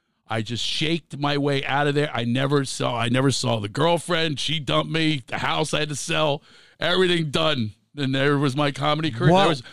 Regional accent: Philadelphia, Pennsylvania, United States; I'm from Philly. Come on.

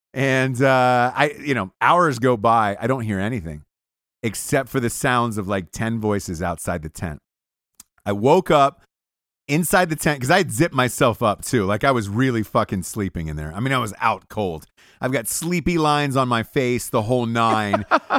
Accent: Atlanta, Georgia, United States; For those of you who don't know out there, from Atlanta, Georgia, originally.

